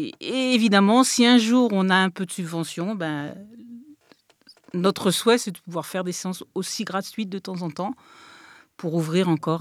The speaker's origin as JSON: {"language": "French", "town": "Paris", "region": "Île-de-France", "country": "France", "said": "Moi, je suis de Paris et Lisa est aussi de la région parisienne."}